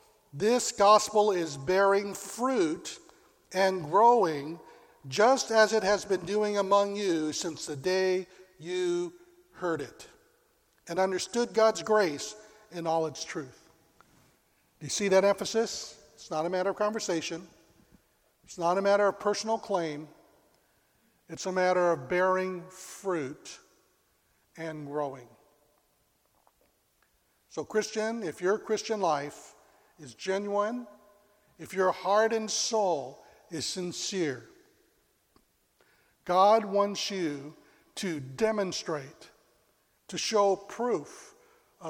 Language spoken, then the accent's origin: English; Sacramento, California, United States; When I was a young boy, I grew up in Sacramento